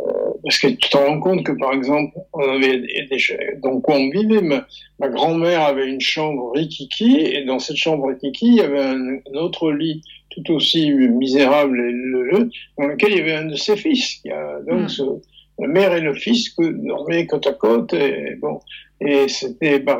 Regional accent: Marseille, Provence-Alpes-Côte d'Azur, France; moved away as an adult; qu'on avait entre 15 et 16, 17 ans, j'ai quitté Marseille, c'était 20 ans, je crois, hein.

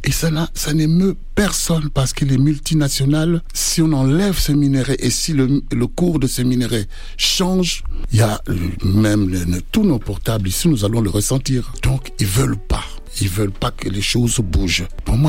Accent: France; Ce qui me choque le plus là-dedans, moi, qui suis français, parce que je dois dire aujourd'hui je suis français.

